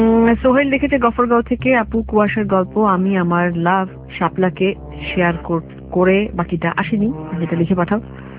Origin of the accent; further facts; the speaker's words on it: Gazipur, Dhaka Division, Bangladesh; now in Dhaka, Bangladesh; ঢাকায় মানে ঢাকা জেলায় আমার বাড়ি গাজীপুরে, আর ঢাকায় এবিসির আশেপাশেই কোথাও থাকি আমি।